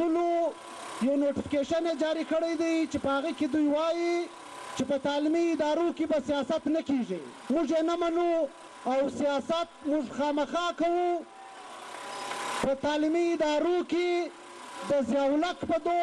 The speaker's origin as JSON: {"language": "Pashto", "country": "Pakistan", "said": "موږ هم دغه د پاکستان شهریان یو."}